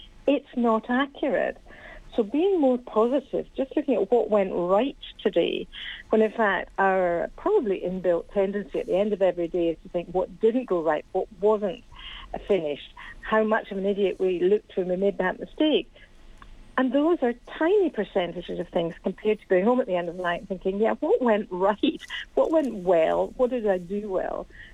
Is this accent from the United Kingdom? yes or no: yes; Scotland, United Kingdom; now in London, United Kingdom; Yeah, I live in London, so it's quite interesting for a long time. I'm a Scottish Londoner.